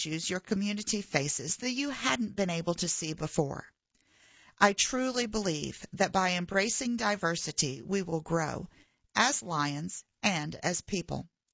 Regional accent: Busan, South Korea; There is a path I walk in my hometown of Busan, South Korea.

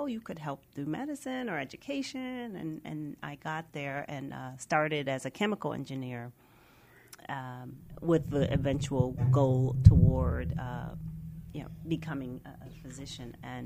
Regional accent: Lorain, Ohio, United States; So I grew up in Cleveland, Ohio, actually a little town called Lorain, Ohio, just west of Cleveland.

